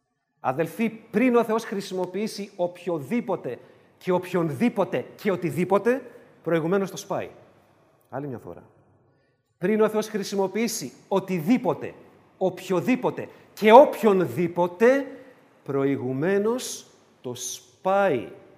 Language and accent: Greek; Piraeus, Attica, Greece; επειδή είμαι από τον Πειραιά, θα το πω πειραιώτικα